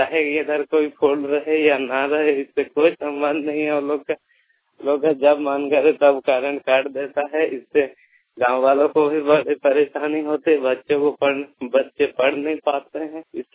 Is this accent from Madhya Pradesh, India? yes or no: no; Sukhlara, Jharkhand, India; मैं सुखलाड़ा गांव की निवासी हूँ, जिला पूर्वी सिंहभूम, डिस्ट्रिक्ट सिंहभूम, झारखंड है।